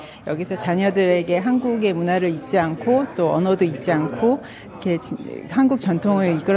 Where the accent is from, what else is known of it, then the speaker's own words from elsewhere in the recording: Australia; 한국과 또 저희들이 어렸을 때부터 자랐던 호주의 이런 사회와 문화